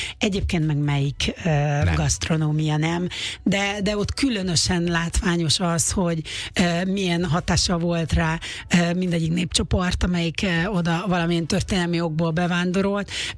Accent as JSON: {"language": "Hungarian", "country": "Hungary", "said": "én soha nem is akartam kimaradni, magyar vagyok, és az is maradtam"}